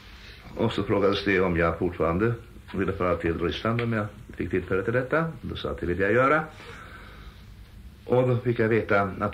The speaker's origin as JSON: {"language": "Swedish", "town": "Vadstena", "region": "Östergötland", "country": "Sweden", "tie": "born or raised there", "also_born_or_lived": "Malung / Jämshög / Boxholm", "said": "Jag är född i Malung i Dalarna. Min far var distriktsveterinär där. Sen flyttade familjen när jag var knappt 2 år till Jämsög i Blekinge. Därifrån när jag var 5-6 år till Boxholm i södra Östergötland. Och därifrån till Vadstena i Östergötland."}